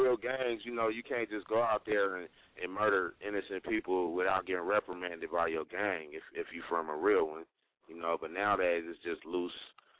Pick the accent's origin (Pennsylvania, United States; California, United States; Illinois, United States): California, United States; Fresno; also born or lived in Los Angeles; I grew up in Los Angeles, I grew up in Fresno, and the gang lifestyle was big.